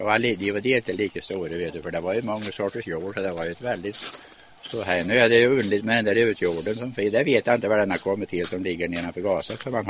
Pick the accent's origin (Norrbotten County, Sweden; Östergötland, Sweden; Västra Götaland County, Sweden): Östergötland, Sweden; Vårdnäs; born there; Jag är född i Vårdnäs i Kustbyholm.